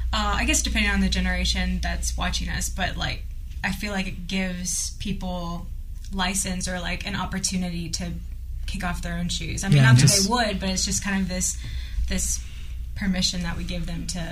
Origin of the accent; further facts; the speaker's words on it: Mandeville, Louisiana, United States; I'm from Mandeville. You know, we are kind of some in Abita, and so it's kind of all over the place.